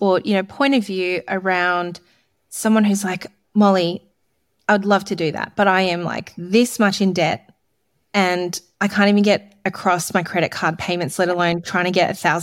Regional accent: Melbourne, Victoria, Australia; And I grew up in Melbourne and, you know, like there's Chapel Street and it's so hard to find a park.

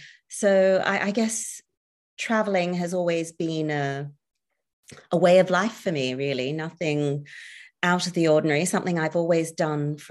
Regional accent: Australia; born or raised there; also born or lived in Singapore / New Zealand

